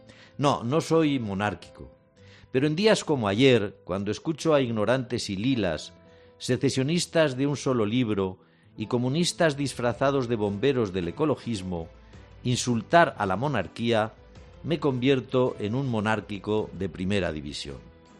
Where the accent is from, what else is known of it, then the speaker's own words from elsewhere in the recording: Spain; Pero soy un español profundamente agradecido a la monarquía